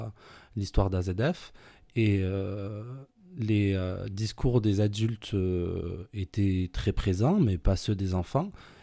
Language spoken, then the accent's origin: French; Toulouse, Occitanie, France; moi, j'ai grandi au Mirail